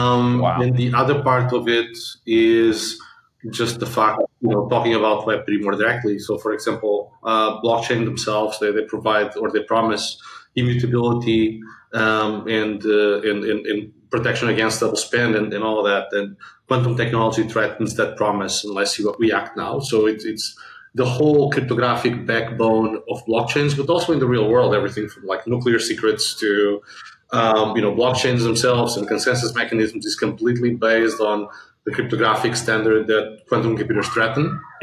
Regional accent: Portugal; So I'm originally from Portugal.

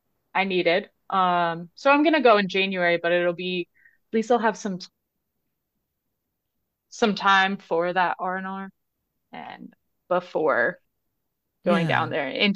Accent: Florida, United States; I've decided not to go home. I'm from Florida. I decided not to go home for Christmas

